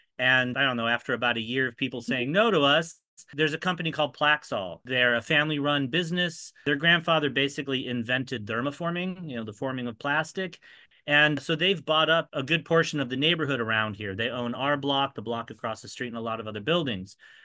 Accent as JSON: {"language": "English", "town": "Tucson", "region": "Arizona", "country": "United States", "tie": "born or raised there", "lives_now": "New York, United States", "said": "So, you know, I grew up in Tucson, Arizona."}